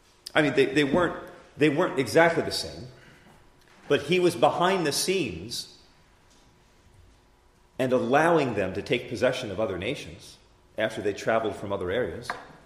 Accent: New Jersey, United States; now in Canada; I'm from New Jersey originally, and I'm up here in Ontario, you know?

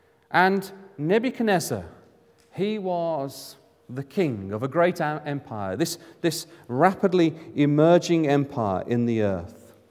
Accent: England, United Kingdom; You can hazard a guess, I come from England.

